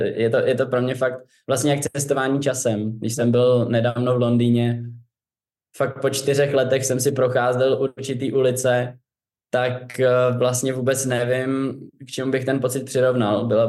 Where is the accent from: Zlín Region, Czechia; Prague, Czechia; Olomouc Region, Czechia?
Prague, Czechia; já fakt zbožňuju Prahu a jsem prostě Pražák od narození